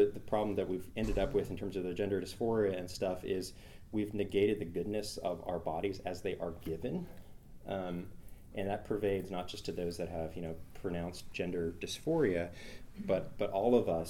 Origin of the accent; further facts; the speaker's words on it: Canada; being a Canadian, I just think they're funny and hilarious